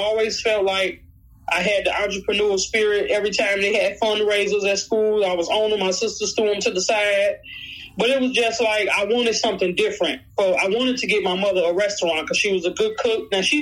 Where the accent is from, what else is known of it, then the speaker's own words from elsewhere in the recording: Gary, Indiana, United States; I'm from Gary, Indiana.